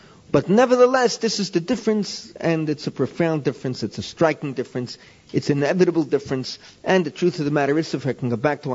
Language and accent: English; Bronx, New York, United States; my good friend Shaya Balin, who I grew up with in the Bronx, was getting married.